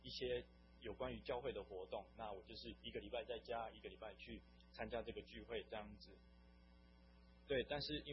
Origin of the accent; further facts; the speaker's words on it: Taiwan; 很多人都问我说谁是